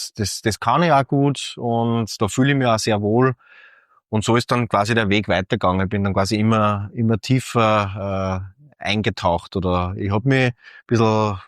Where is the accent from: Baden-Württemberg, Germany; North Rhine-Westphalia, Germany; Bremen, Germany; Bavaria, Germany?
Bavaria, Germany; Feldkirchen an der Donau; Ich bin in Feldkirchen an der Donau aufgewachsen. Da sind immer so Theaterstücke alle 2 Jahre aufgeführt worden.